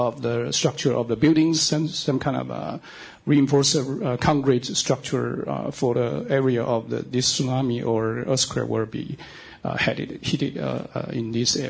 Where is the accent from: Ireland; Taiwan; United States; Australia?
Taiwan; from Taiwan, and I'm a visiting fellow in Brookings.